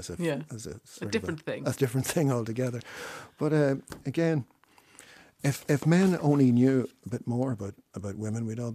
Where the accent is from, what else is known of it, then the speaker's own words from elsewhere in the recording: Enniskillen, Northern Ireland, United Kingdom; I notice in the list of hotels, Enniskillen gets mentioned as well, which is my hometown.